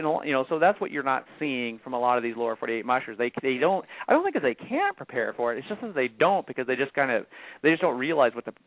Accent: Alaska, United States; Now, I was raised in Alaska. My dog mushing career began as a small child in Alaska

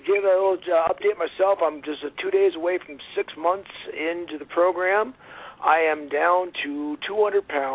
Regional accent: South Dakota, United States; Yeah, well, South Dakota, I grew up in South Dakota, so it kind of grows on you.

